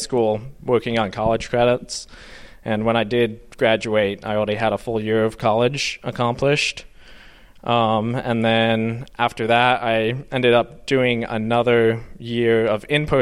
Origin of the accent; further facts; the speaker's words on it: Maine, United States; I'm from Midcoast, Maine.